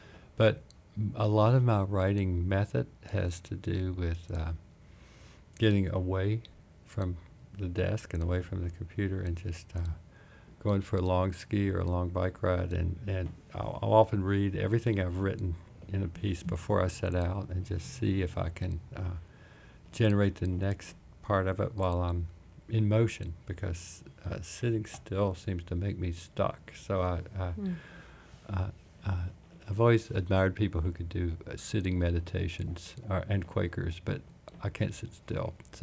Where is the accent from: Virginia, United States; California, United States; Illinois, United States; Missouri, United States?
Virginia, United States; Pocahontas; but I began my life in the coal fields of Southwest Virginia, in Pocahontas, Virginia. That's where I spent all my life